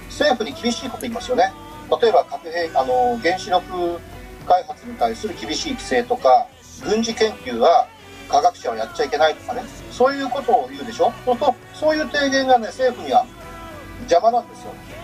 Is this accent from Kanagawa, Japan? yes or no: yes; Kanagawa, Japan; 菅首相はね、私の地元の神奈川県選出なんですよ。